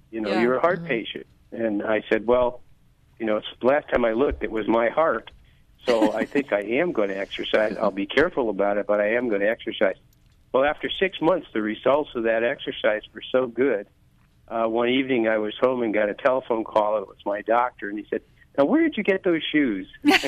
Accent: Connecticut, United States; I grew up in Connecticut, so I was subject to secondary smoke.

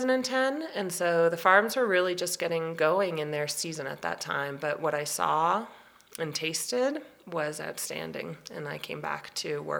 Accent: Canada; now in Colorado, United States; I am from Canada, and there are times where I miss certain aspects of Canadian culture

